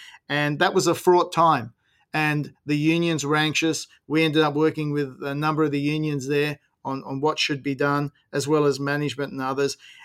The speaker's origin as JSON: {"language": "English", "region": "New South Wales", "country": "Australia", "said": "Yep, so am I."}